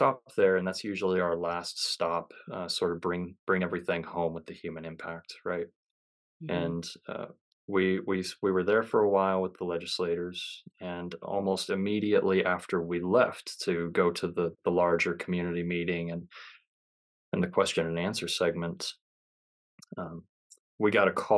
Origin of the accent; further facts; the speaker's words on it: LeGrand, United States; But I actually worked for my hometown newspaper for a while here in LeGrand